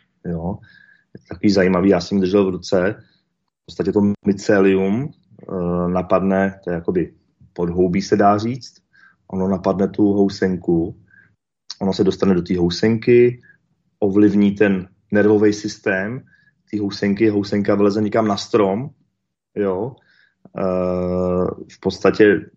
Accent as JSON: {"language": "Czech", "town": "České Budějovice", "region": "South Bohemian Region", "country": "Czechia", "said": "Já jsem z Českých Budějovic"}